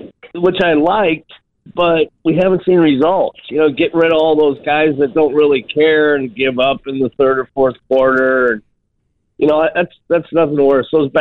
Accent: Nebraska, United States; I grew up in Nebraska, so I grew up with Texas kind of getting the best of us for the most part when I was younger.

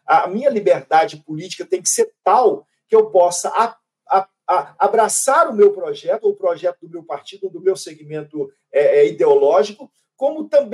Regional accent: Minas Gerais, Brazil; eu sou deputado pelo Estado do Rio, mas eu sou mineiro.

